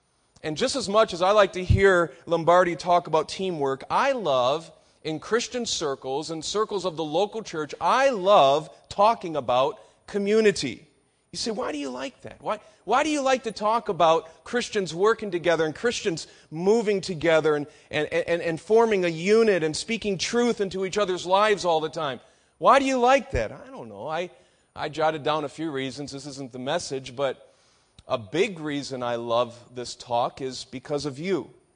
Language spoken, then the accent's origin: English; Detroit, Michigan, United States; You see, my wife and I are both from Michigan. I was born in Detroit, and both of us lived there.